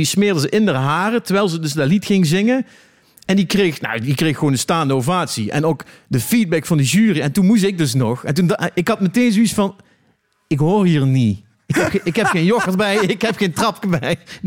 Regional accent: Eindhoven, North Brabant, Netherlands; dus ik kom uit Eindhoven.

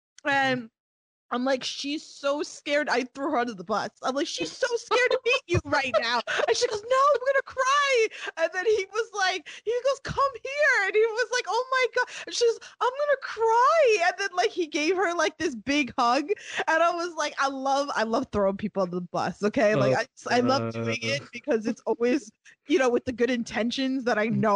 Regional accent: New York, United States; I'm like, yeah, I'm from New York, like, I'm used to this shit, like.

